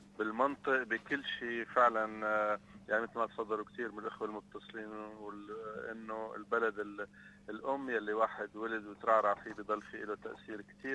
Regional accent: Syria; في بلدي سوريا

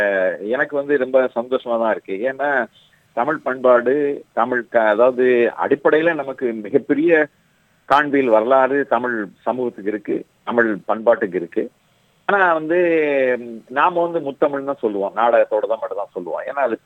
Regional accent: Madurai, Tamil Nadu, India; நான் வந்து தென்பகுதியில மதுரை தான் என்னுடைய சொந்த ஊர். நான் மதுரை பிறந்து வளர்ந்தது இல்லை மதுரை.

